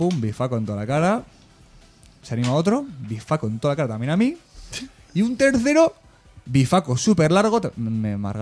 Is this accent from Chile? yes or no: no; San Sebastián, Basque Country, Spain; Que soy, voy a rapear, dejarme rapear, que soy de Donosti.